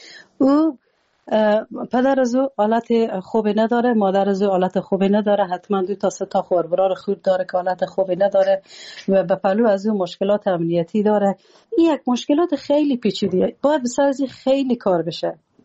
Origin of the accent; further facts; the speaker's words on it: Afghanistan; moved away; درسته که ما شما اگر بیرون از افغانستان هستیم